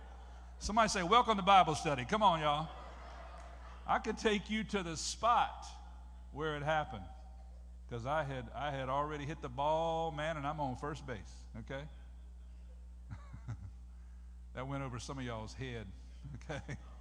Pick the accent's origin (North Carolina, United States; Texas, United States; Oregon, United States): North Carolina, United States; Hertford; the little village, the little hamlet that I grew up in Northeast North Carolina, Hertford.